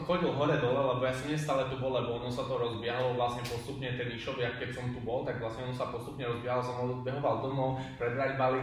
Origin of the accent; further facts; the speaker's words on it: Košice, Košice Region, Slovakia; now in Martin, Slovakia; Dobre, som z Košíc, v Martine.